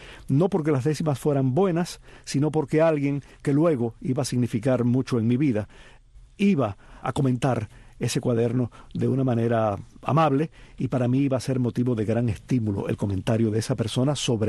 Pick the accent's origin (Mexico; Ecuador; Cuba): Cuba; Oriente; aún siendo oriental y pasando muchos veranos en el campo